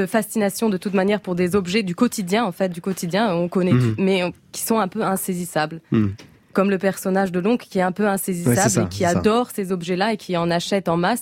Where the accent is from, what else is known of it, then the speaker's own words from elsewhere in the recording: Switzerland; en tant que Suisse, il faut dire que ce passage